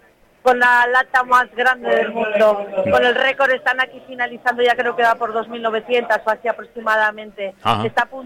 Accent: Colindres, Cantabria, Spain; also born or lived in Laredo; ya sabéis que yo siempre digo que soy medio de Colindres, medio de Laredo

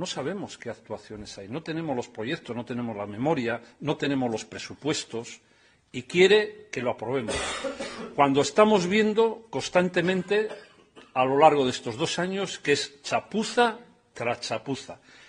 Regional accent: Laredo, Cantabria, Spain; los que somos de Laredo sabemos el gran problema

